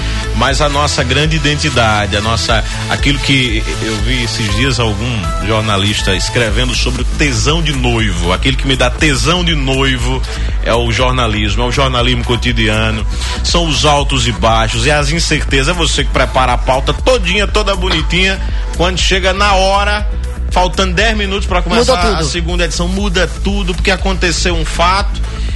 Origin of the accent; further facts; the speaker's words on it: Salgueiro, Pernambuco, Brazil; eu vim de Salgueiro, Pernambuco